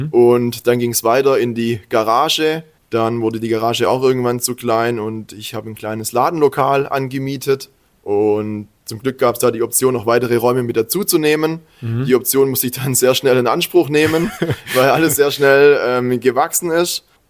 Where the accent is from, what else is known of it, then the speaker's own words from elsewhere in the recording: Baden-Württemberg, Germany; bald 33 Jahre alt und komme aus dem Großraum Stuttgart, also zwischen Stuttgart und Heilbronn.